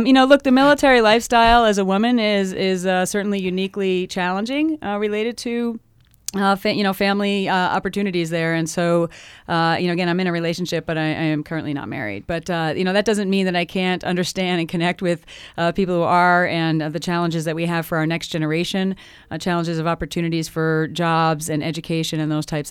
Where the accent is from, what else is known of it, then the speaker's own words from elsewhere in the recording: Rhode Island, United States; now in Tucson, United States; No, I grew up in Rhode Island.